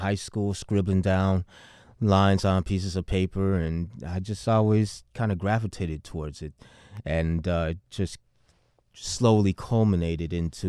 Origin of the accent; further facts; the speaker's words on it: Detroit, Michigan, United States; born there; also born or lived in Chicago, United States; my second home is Chicago, and I was born in Detroit, then I spent about 18 years in Chicago